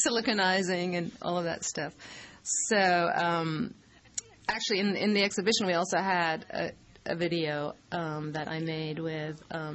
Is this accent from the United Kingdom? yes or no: yes; United Kingdom; Well, I'm British, so.